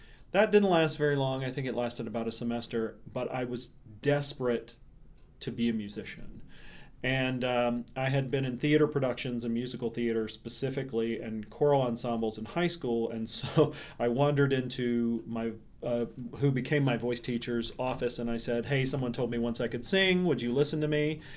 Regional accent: Mississippi, United States; also born or lived in New York / Texas; So I've had, outside of the city of New York and where I grew up in Mississippi, I've spent the most amount of my time here in Texas.

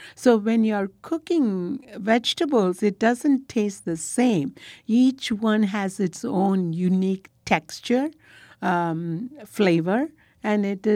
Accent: India; when I was a child growing up in India, never went into the kitchen.

